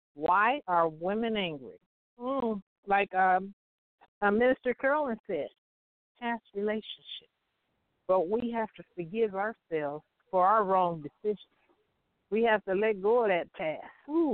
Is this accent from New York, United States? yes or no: no; Compton, California, United States; Oh, I mean, we were born and raised in Compton.